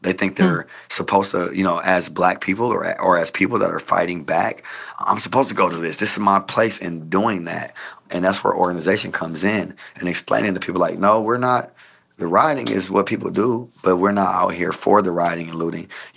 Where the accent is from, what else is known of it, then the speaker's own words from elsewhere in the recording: Kenosha, Wisconsin, United States; For me, I'm definitely going back to Kenosha. I have to go to Kenosha. I have to take care of my hometown before I do anything.